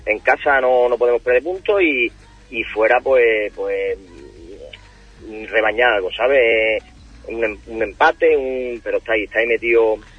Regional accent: Valverde del Camino, Andalusia, Spain; yo vengo de aquí de Valverde y estuve

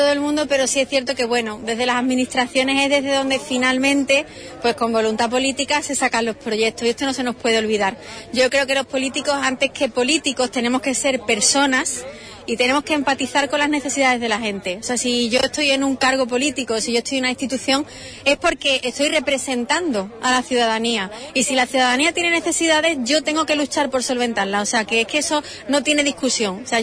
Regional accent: Huelva, Andalusia, Spain; somos de Huelva, que nos duele Huelva y que vamos a luchar por Huelva

